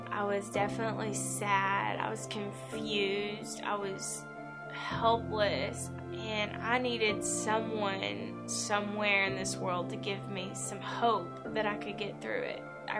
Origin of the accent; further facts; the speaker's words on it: Walnut Ridge, Arkansas, United States; I'm from Walnut Ridge, Arkansas, and I got pregnant when I was 19 years old.